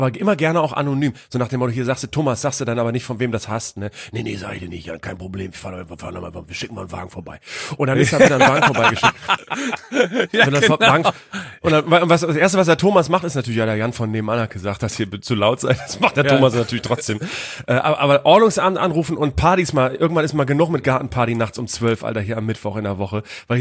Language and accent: German; Frankfurt, Hesse, Germany; Naja, so sind wir Frankfurter manchmal.